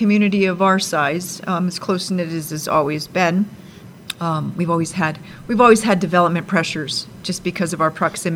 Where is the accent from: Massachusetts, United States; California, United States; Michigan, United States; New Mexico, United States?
New Mexico, United States; Bernalillo; Yes, I'm born and raised in Bernalillo.